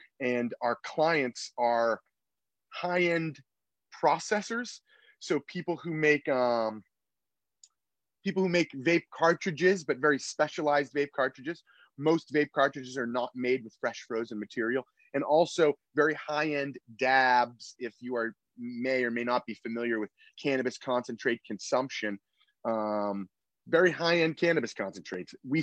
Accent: Boston, Massachusetts, United States; And that's why I'm a Bostonian who's doing business in Southern Oregon.

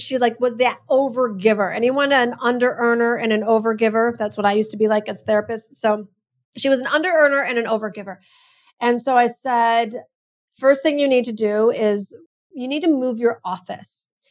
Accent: Los Angeles, California, United States; And so they were like, hey, where are you from? And I said, LA.

